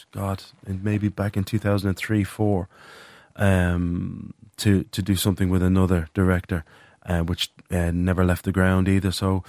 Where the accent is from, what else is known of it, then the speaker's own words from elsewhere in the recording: Dublin, Leinster, Ireland; I was born and raised in Drimna, Dublin 12, proudly so.